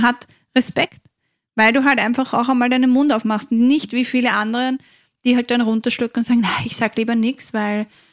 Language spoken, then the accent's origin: German; Austria; vielleicht bei uns in Österreich ist das jetzt nicht so extrem ausgeprägt